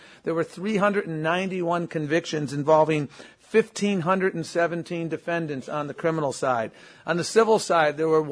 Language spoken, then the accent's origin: English; Buffalo, New York, United States; And I grew up in Buffalo, so I'm a big fan of the Rust Belt